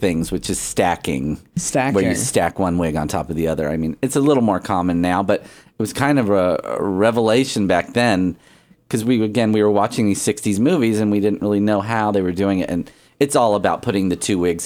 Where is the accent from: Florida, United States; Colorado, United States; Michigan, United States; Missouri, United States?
Missouri, United States; Springfield; also born or lived in Southern California; Yeah, I was from Springfield, Missouri.